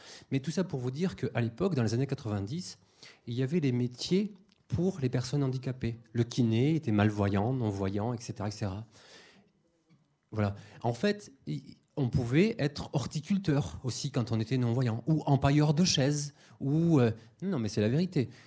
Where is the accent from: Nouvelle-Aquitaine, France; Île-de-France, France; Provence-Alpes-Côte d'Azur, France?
Nouvelle-Aquitaine, France; moi, je suis de Lot-et-Garonne, je suis arrivé à Limoges pour faire mes études.